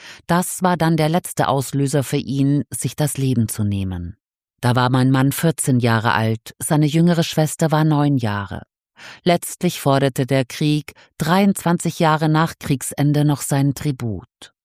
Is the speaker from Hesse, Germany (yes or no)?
no; Essen, North Rhine-Westphalia, Germany; born there; Ich bin Jahrgang 1940, geboren in Essen.